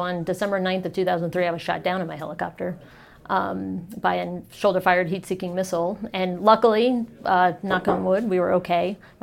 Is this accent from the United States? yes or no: yes; East Coast, United States; So I was raised on the East Coast, went to college on an ROTC scholarship, and so then went into the Army right after school.